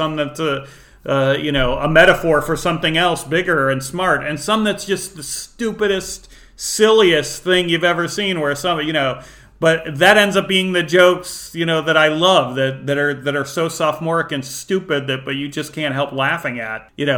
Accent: Chicago, Illinois, United States; I grew up in Chicago, so Siskel and Ebert were big even

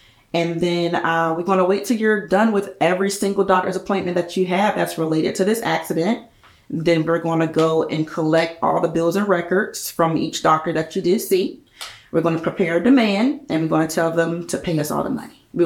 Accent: Georgia, United States; But I will say this: I grew up in Georgia my entire life.

